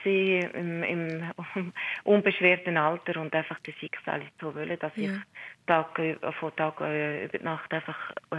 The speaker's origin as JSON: {"language": "German", "region": "Jura", "country": "Switzerland", "said": "Und zwar, ich bin ursprünglich aus dem Jura"}